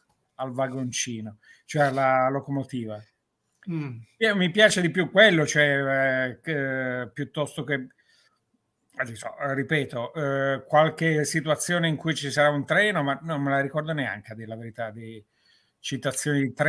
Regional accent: Basilicata, Italy; Io sono lucano, mi piace agire alla luce del sole

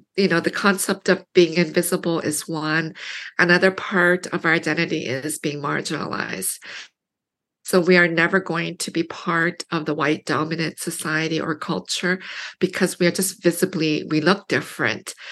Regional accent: Canada; moved away as an adult; also born or lived in Korea; now in United States; You know, I was born in Korea, and then our family immigrated in 1975 to Canada. So I write some stuff about growing up in Canada in the book. And we immigrated, well, then myself and my own now nuclear family, we moved to the U.S. in 2004

